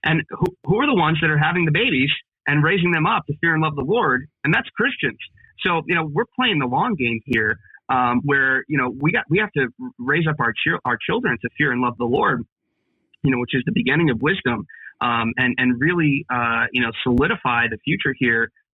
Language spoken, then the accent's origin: English; Pennsylvania, United States; who is the Democrat candidate for governor here in Pennsylvania. And that's my home state.